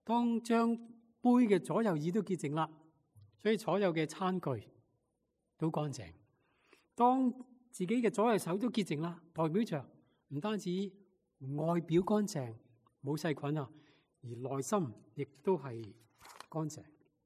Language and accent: Chinese; Hong Kong; now in United States; 有时想想我们中国人，特别香港人，可能都有些古古怪怪的习俗。